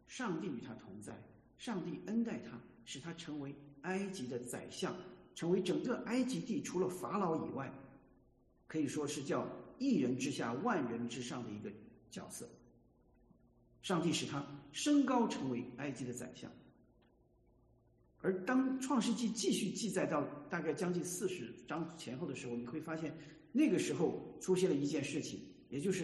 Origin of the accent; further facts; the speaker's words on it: China; 我们会不会想说约瑟会不会像我们中国人所讲的美德